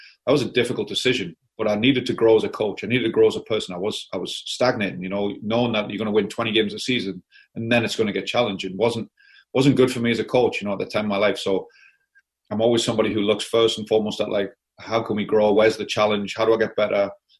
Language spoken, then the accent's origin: English; Newcastle upon Tyne, North East England, United Kingdom; my dad, you know, who works with us still today, would take me, you know, as a young boy, as, you know, as far back as I can remember, I could be on the terraces there